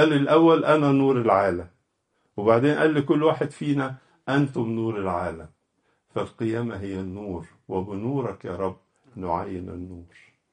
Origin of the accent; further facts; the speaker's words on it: Egypt; وإن الكلمة المشهورة عندنا في مصر بقى مفيش فايدة